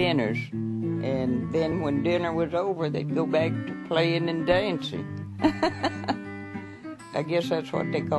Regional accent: Chase City, Virginia, United States; also born or lived in Caldwell County; I moved here in the year of 49. I was born in Caldwell County and raised down Chase City, Virginia.

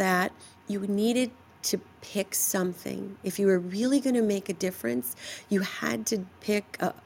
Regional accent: Wauwatosa, Wisconsin, United States; I think I sat at this coffee shop in my hometown in Wauwatosa and thought, oh my gosh, this is it.

